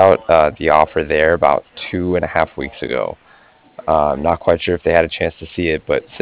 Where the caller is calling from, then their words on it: Cardiff, Wales, United Kingdom; And I was calling from Cardiff.